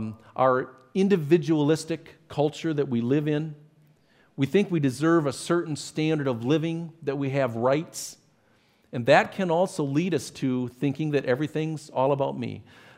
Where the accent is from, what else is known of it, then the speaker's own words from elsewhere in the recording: United States; born there; I am grateful to God for making me a part of this country and born in this country.